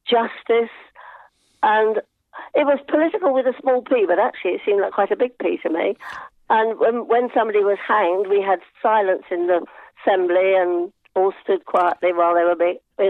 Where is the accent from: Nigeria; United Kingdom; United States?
United Kingdom; South West England; born there; And I was born in Devon in 1937, before the war.